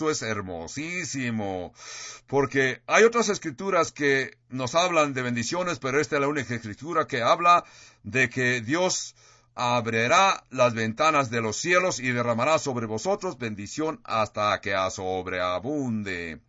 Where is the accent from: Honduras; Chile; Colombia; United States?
United States; California; Spanish is a second language; yo, vuestro pastor … que soy del sur de California, al sur de Los Ángeles